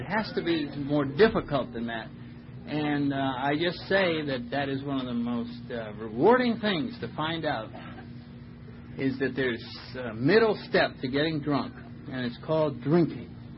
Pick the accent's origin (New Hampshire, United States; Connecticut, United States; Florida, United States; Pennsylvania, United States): Connecticut, United States; I come from Connecticut, little town right outside of New Haven is my little hometown. Brought up in the New England tradition of never admitting that you have a problem